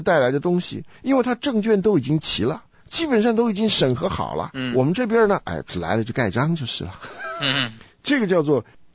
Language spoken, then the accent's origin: Chinese; China; 因为我们中国人一提到祈求，就好像是有一个角色跪在另外一个角色面前呢